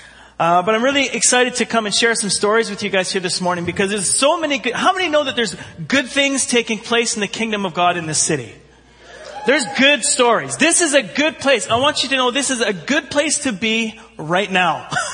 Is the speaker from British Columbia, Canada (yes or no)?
no; Edmonton, Alberta, Canada; I grew up in Edmonton.